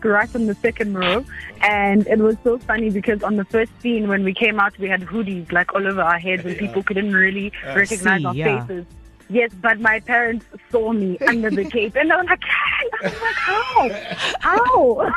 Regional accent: Tolo Esdwadweni, Eastern Cape, South Africa; From the Eastern Cape, a small village there called Tolo Esdwadweni, so that's where I'm from. Okay. But I grew up in between there and another small town called Edujwa.

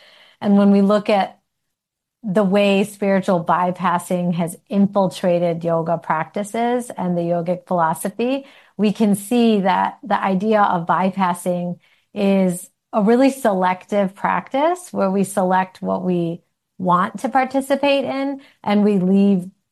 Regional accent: Detroit, Michigan, United States; born there; When I was born in Detroit, and my parents had immigrated from India, from Gujarat, at various years in the late 60s and early 70s. And then I was born in the early 80s. And I grew up in a Hindu household.

